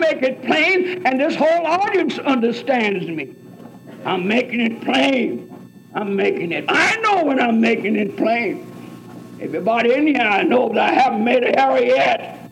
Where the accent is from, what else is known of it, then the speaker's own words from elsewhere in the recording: United States; I'm glad I'm an American. I'm glad I'm born in America. They tell me I'm African, but no, I've never been there.